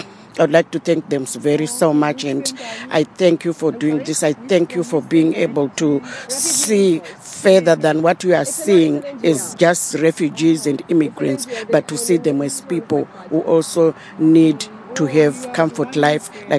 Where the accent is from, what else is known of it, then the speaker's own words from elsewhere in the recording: Zimbabwe; moved away; I am from Zimbabwe.